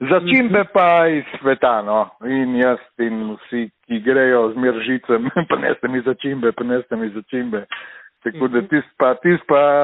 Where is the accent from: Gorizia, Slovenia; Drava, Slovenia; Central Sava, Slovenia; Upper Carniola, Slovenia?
Gorizia, Slovenia; Ajdovščina; Rojen in vzgojen v Vipavski dolini, Ajdovc oziroma iz ceste pri Ajdovščini.